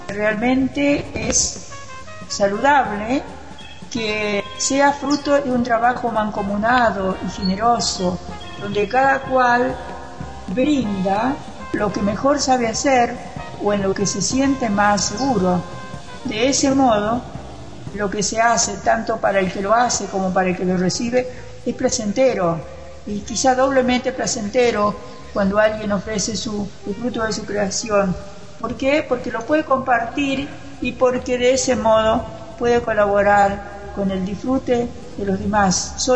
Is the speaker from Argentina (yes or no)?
yes; Argentina; de la Argentina.